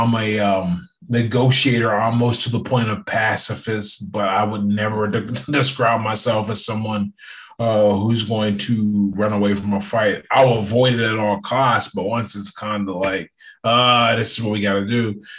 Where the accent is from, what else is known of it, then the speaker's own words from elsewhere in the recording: Pittsburgh, Pennsylvania, United States; So I'm from Pittsburgh, Pennsylvania. I'm actually here right now. I live here.